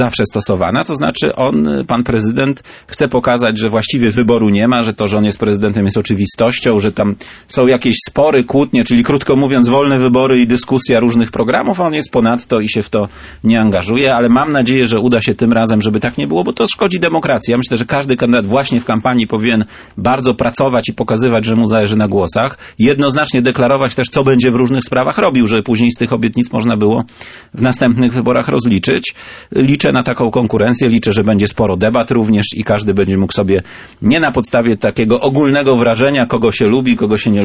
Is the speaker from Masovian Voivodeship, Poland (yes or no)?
no; Gdynia, Pomeranian Voivodeship, Poland; Gdynia to moje miasto, jestem gdynianinem.